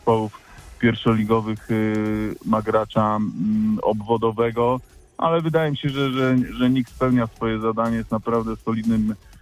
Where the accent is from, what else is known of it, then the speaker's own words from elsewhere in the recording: Sieraków, Greater Poland Voivodeship, Poland; born there; Zresztą ja też jestem związany z Międzychodem, ja się urodziłem w Sierakowie, także czuję się po części międzychodzianinem